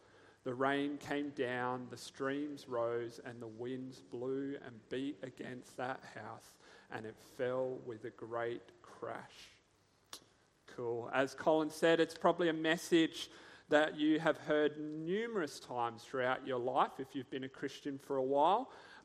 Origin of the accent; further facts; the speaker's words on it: Coober Pedy, South Australia, Australia; For myself, growing up in Cooper Pedy, one of the things that I loved to do was build things. We had sadly nothing else to do in Cooper Pedy